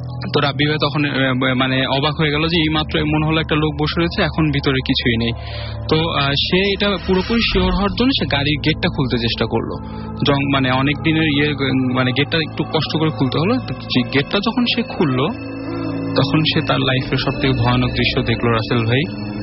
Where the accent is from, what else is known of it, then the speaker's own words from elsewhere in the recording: Dhaka, Dhaka Division, Bangladesh; মিরপুর থেকে এসেছি।